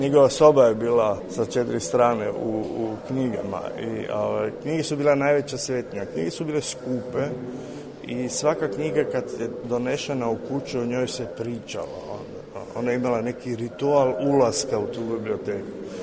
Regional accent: Zagreb, City of Zagreb, Croatia

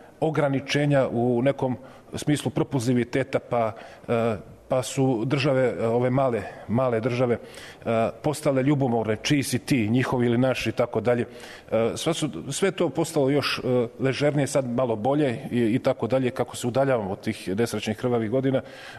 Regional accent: Bosnia & Herzegovina; also born or lived in Zemun; Sam rođen u Zemunu, rastao u Bosni.

